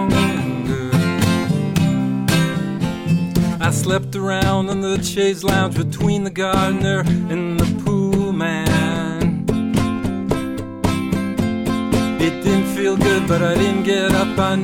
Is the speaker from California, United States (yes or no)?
yes; Los Angeles, California, United States; now in Boulder, United States; Well, I grew up in Los Angeles.